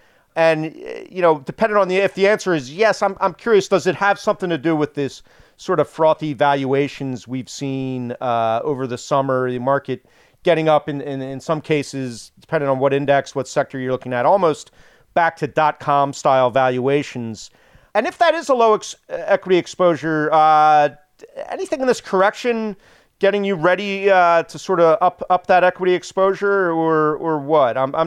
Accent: Philadelphia, Pennsylvania, United States; I'm from Philly, but I've kind of converted to full Jersey guy by now. I've defected.

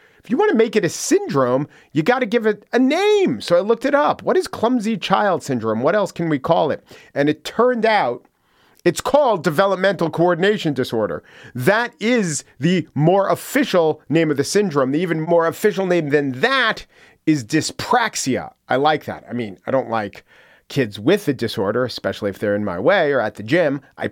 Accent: Baldwin, New York, United States; Massapequa, not far from where I grew up. I grew up in Baldwin.

